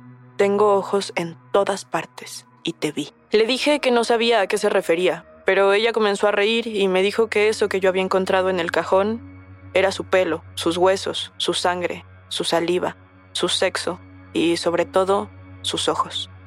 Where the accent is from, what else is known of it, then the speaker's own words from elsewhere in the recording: Mexico; now in San Antonio, United States; Los dos vivimos en San Antonio, Texas, y creo que eso nos volvió muy unidos, porque ninguno de los dos somos de ahí. Yo soy mexicano y ella es argentina.